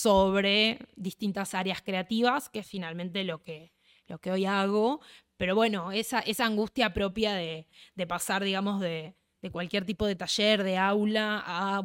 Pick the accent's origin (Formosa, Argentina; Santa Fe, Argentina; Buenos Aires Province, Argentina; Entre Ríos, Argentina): Santa Fe, Argentina; moved away as an adult; now in Buenos Aires, Argentina; yo me vine a vivir a Buenos Aires, soy santafesina.